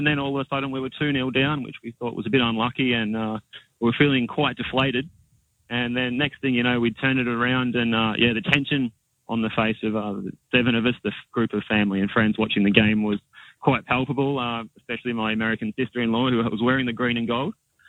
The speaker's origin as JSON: {"language": "English", "country": "Australia", "said": "as Aussie fans and having been to see the Socceroos not perform as we'd hoped in previous Men's World Cups"}